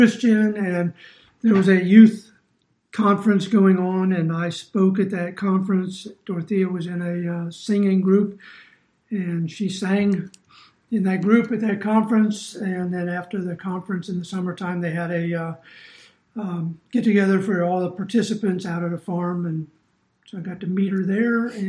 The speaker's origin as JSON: {"language": "English", "town": "Newark", "region": "Ohio", "country": "United States", "tie": "born or raised there", "said": "Yeah, I grew up in Ohio, Newark, Ohio, about 30 miles from Columbus."}